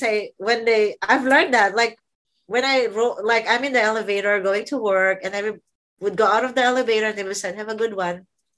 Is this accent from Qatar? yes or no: yes; Qatar; Because I came from Qatar and I was scared to talk to the doctor.